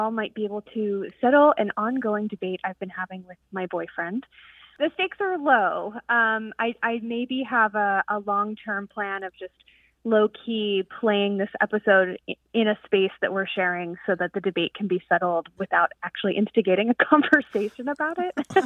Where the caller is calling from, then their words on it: Philadelphia, Pennsylvania, United States; I'm calling from Philadelphia.